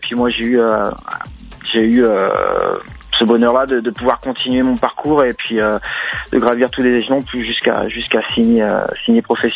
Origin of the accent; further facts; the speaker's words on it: Guingamp, Brittany, France; Bah oui, je suis natif de Guingamp. Après, mes parents habitaient à Ploumagoire